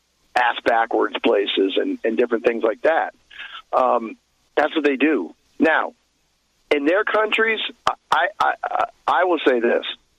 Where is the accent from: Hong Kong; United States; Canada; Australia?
United States; I don't think, as an American, we have a right to go into countries